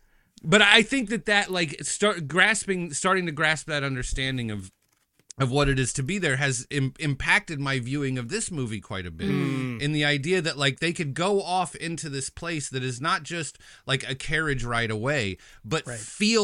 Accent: United States; When we talked about, as an American, it's very easy to sort

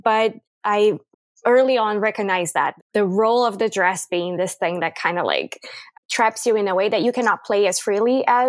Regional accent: Brazil; now in Canada; I am born and raised in Brazil, grew up there. I recently moved to Canada.

